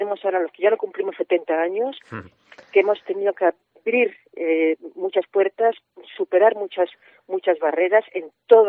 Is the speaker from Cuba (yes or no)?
no; Vigo, Galicia, Spain; Llevo mi infancia y mi adolescencia la pasé en Vigo. De hecho, el libro está dedicado a mis compañeras de curso de Isabel la Católica, que era un colegio maravilloso, estaba en la Alameda, en Vigo